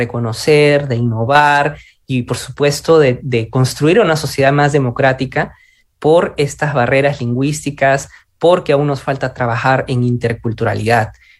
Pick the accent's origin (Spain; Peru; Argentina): Peru; soy peruano, estudié literatura en la Universidad Nacional Mayor de San Marcos